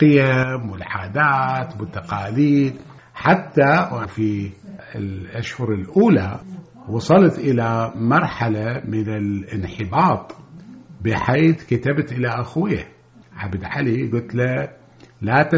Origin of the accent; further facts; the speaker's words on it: Iraq; moved away; بس حد ما رجعت للعراق رحت لواشنطن دي سي، أصريت قلت لهم أريد أرجع عراقي، صدروا لي باسبورت عراقي، أولادي سجلتهم عراقيين، ورجعت للعراق كعراقي